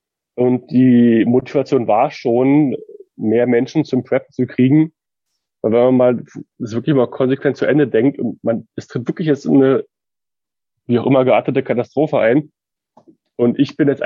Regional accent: Berlin, Germany; Ich als Berliner kannte das überhaupt nicht, weil wenn hier mal irgendwie die Spree mal ansteigt, merkst du nichts von.

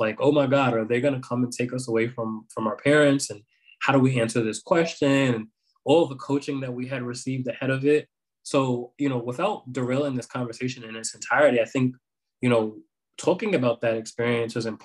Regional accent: New York, United States; moved away; So I grew up in New York. I'm not there currently

